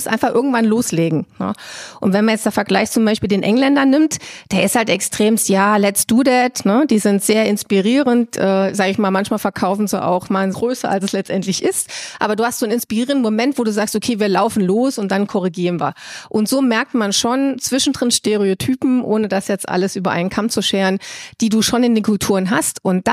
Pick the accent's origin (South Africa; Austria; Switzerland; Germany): Germany; Holz, Saarland; meine Eltern sind ja beide Saarländer und ich bin in Saarland dann groß geworden, in Holz bei Saarbrücken. Und ehrlich gesagt, habe ich vor 20 Jahren gesagt, ich verlasse dieses wunderbare Saarland und gehe in die große Welt. So, und jetzt bin ich wieder hier.